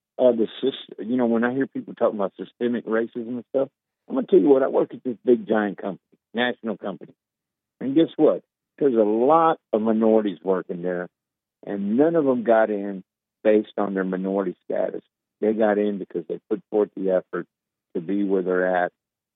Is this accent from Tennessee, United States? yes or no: yes; Tennessee, United States; because I grew up in Tennessee, people think Jim Crow is a liquor.